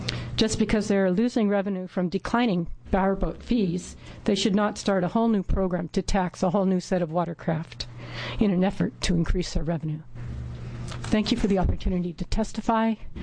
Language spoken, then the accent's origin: English; Corvallis, Oregon, United States; I'm from Corvallis, and this is my first time ever being at a testimony.